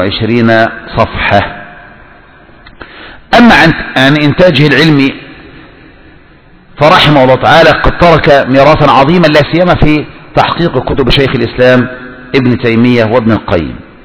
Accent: Egypt; ولما رجعت إلى قريتي في مصر وذهبت إلى القاهرة

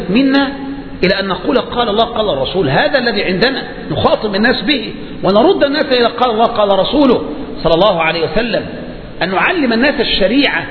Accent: Egypt; فالديمقراطيه عندنا في مصر هذه ليست هي الديمقراطيه التي في الغرب

